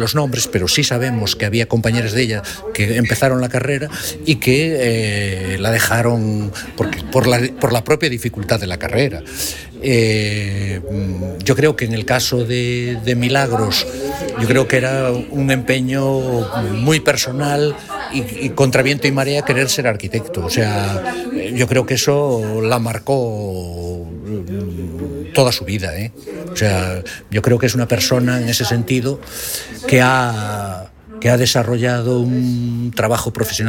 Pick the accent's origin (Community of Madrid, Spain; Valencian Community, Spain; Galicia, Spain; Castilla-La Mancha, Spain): Galicia, Spain